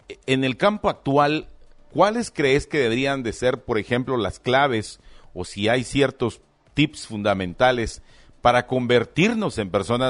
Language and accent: Spanish; Guatemala; ¿Qué nos está haciendo falta como chapines?